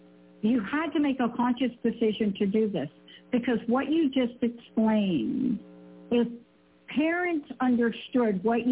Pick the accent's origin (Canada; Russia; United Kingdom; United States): United States; New York City, New York; Look, I grew up, I'm a kid from New York. I grew up in the projects.